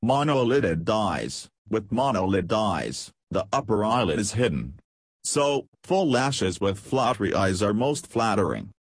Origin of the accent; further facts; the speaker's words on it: Chino Hills, California, United States; from Chino Hills, California and USA.